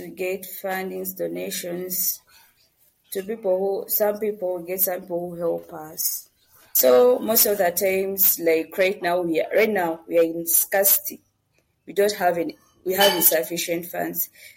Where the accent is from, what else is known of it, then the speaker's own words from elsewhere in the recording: Uganda; I'm from Uganda, from an orphanage.